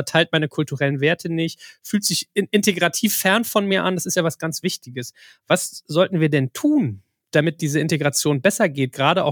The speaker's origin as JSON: {"language": "German", "region": "Berlin", "country": "Germany", "said": "Also ich bin zum Beispiel als Berliner teilweise mit Situationen konfrontiert, wenn ich am Cottbusser Tor langlaufe"}